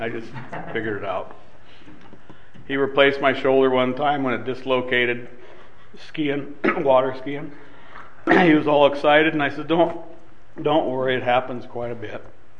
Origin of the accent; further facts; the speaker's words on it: Mead, Nebraska, United States; I grew up around Mead. Didn't hang around Ashland because they were pretty rowdy, I guess.